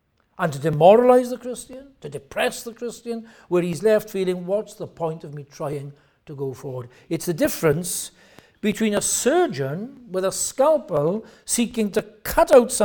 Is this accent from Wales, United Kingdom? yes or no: yes; Pontypool, Wales, United Kingdom; But when I grew up near Pontypool, and whenever Pontypool played Newport, it was a real local derby in rugby.